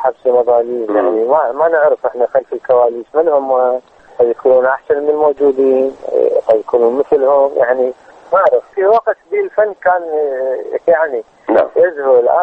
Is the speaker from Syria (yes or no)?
no; Iraq; مشكلتنا أنه المغني العراقي من يروح يقدم نفسه خارج العراق يروح يقدم نفسه بلون آخر أو بثوب حتى آخر أنا هذا ما نزعت الثوب العراقي